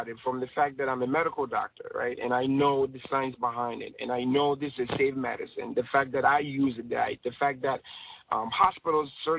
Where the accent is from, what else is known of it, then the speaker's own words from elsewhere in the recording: Ghana; Obviously, being a Ghanaian, I was able to do that.